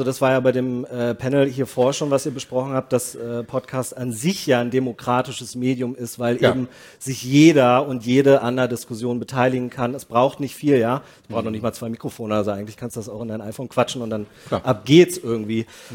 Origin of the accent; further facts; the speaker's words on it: Berlin, Germany; Ich als Berliner